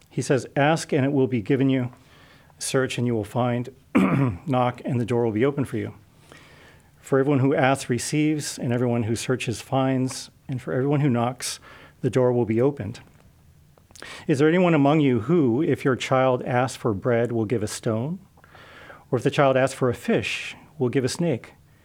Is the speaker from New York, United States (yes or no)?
no; Hawaii, United States; So it really had a lot to do with where I grew up. I grew up in Hawaii. It's a beautiful place. Still have family there.